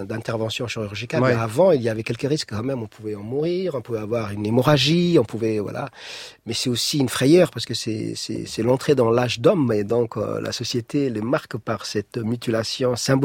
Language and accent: French; Djibouti; born or raised there